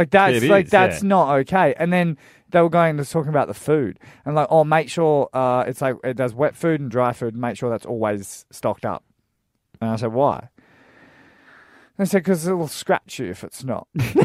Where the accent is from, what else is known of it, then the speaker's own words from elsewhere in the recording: Darwin, Northern Territory, Australia; I was a bit wary of dogs because I grew up in Darwin and I used to get chased by pig dogs all the time.